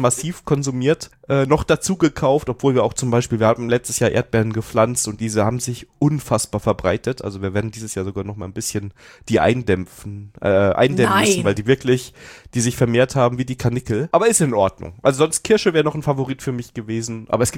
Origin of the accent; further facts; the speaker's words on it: Koblenz, Rhineland-Palatinate, Germany; ich komme ja aus Rheinland-Pfalz, aus Koblenz.